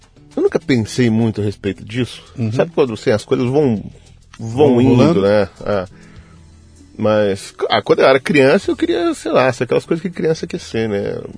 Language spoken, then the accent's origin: Portuguese; Londrina, Paraná, Brazil; Em Londrina, Paraná.